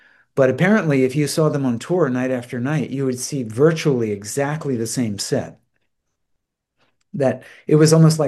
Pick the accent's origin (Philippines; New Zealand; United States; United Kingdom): United States; Rockville, Maryland; I grew up in Rockville, Maryland, man. It's just a nothing suburb.